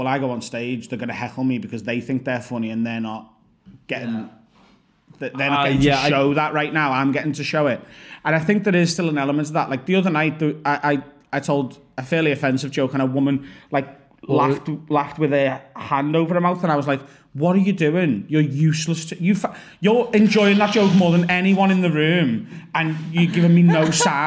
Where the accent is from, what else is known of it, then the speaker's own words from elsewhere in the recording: North West England, United Kingdom; accent: Scouse; extra Scouse on top of my already Scouse accent.